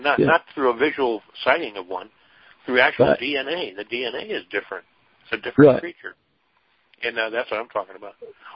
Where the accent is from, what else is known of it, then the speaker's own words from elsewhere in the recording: Minnesota, United States; I'm originally from Minnesota. We have a lot of bogs in the northern part of Minnesota.